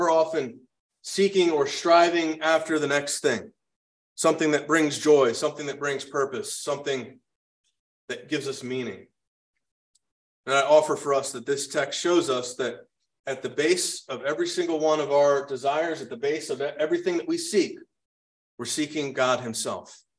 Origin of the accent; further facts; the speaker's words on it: United States; And as an American watching it, you may have been like me and thought, why are they're really promoting the monarchy?